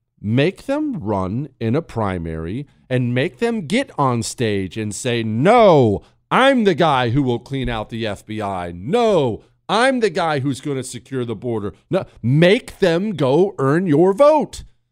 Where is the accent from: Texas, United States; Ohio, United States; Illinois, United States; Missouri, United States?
Ohio, United States; Steubenville; I was born and raised in Ohio Valley, 40 minutes south of Steubenville. That's where I was born, Steubenville, Ohio. Left for years, joined the Army. Wife and I came back, started a family.